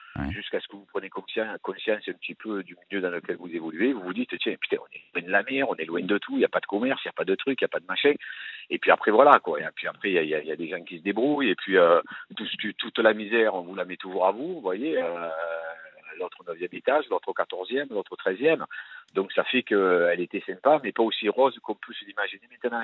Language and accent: French; Brittany, France; now in Paris, France; je me suis rendu compte de mon accent, de ma manière d'être, de vivre, qui pouvait être différente. Mais comme tous les provinciaux qui arrivent de la campagne ou quoi que ce soit de Bretagne et qu'ils arrivent à Paris